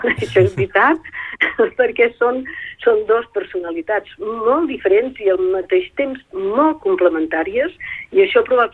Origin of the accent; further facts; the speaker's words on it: Paris, Île-de-France, France; also born or lived in Bordeaux; jo vaig néixer a París i vaig viure a París fins que París i els suburbis, fins que vaig marxar cap a Bordeus, ja era professora i sí, he estat visquent a París molts anys.